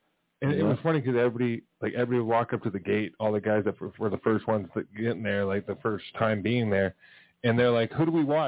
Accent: Las Vegas, Nevada, United States; But like I said, I grew up in Vegas, so growing up, I knew a lot of the guys.

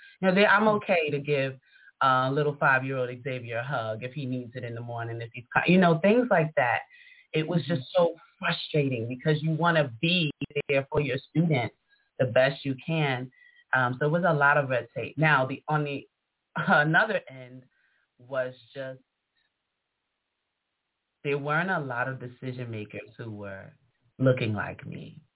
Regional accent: Harlem, New York, United States; I, like I said, born and raised in Harlem

